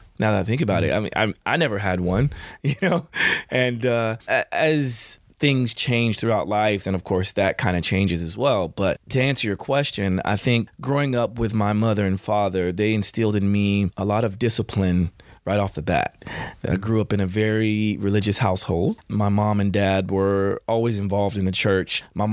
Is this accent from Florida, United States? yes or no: no; Chandler, Oklahoma, United States; My childhood, I grew up in Chandler, Oklahoma.